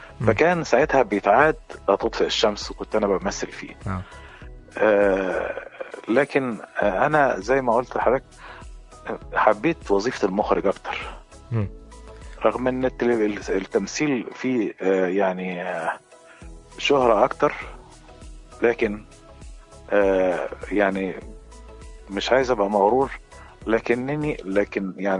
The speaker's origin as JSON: {"language": "Arabic", "town": "Cairo", "region": "Cairo Governorate", "country": "Egypt", "tie": "born or raised there", "also_born_or_lived": "Faiyum", "said": "انا اتنقلت من الفيوم باعتبار ان والدي اتنقل هنا في مصر فقعدنا في مصر."}